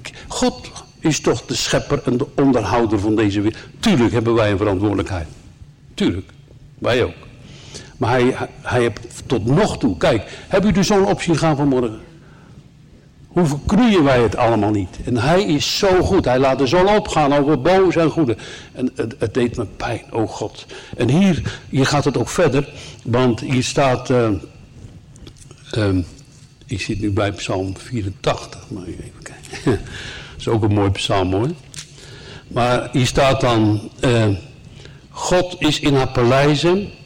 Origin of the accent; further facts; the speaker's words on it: Netherlands; En het is goed dat wij daarover onze zonde belijden, want we zijn Nederlander.